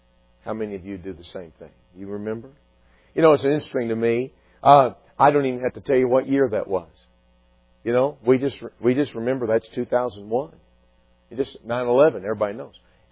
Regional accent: Dallas, Texas, United States; I grew up in the Dallas area, and so I remember the memory of that time.

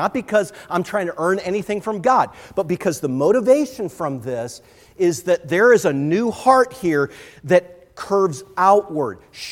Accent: Canton, Ohio, United States; I couldn't prepare this message without thinking of my church I grew up in Canton, Ohio, Canton Baptist Temple.

